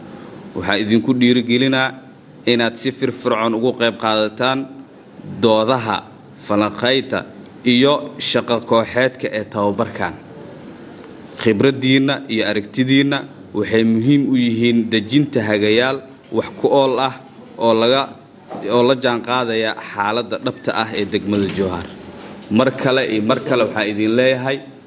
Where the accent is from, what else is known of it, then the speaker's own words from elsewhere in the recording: Jowhar, Middle Shabelle, Somalia; born there; magaaladaana aan ku dhashay ee xaaladeeda aan ogahay